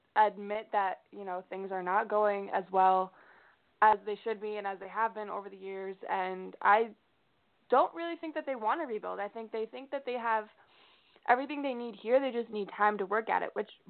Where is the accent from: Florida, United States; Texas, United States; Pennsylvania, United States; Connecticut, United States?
Connecticut, United States; Bethel; there's a kid from my hometown pitching up there right now, which is something unreal. Never down in Bethel, Matt Barnes. He's from my town.